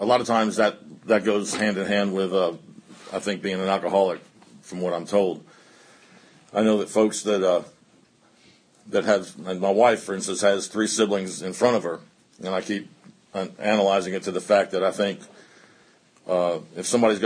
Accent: New Jersey, United States; born there; moved away as an adult; Therefore, I was born in Jersey, and you never lose that. But then I moved back South to go to school, and I've been going to school here since 1967, and I've been here ever since.

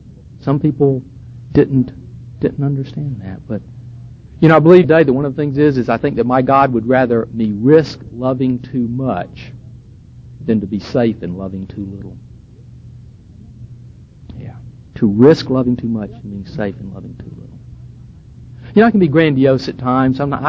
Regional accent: Manchester, North West England, United Kingdom; a little Methodist church that I grew up in Manchester.

